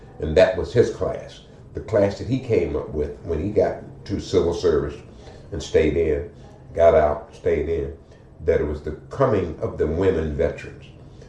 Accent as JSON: {"language": "English", "region": "Texas", "country": "United States", "said": "I'm from Texas, and I only give out yellow roses."}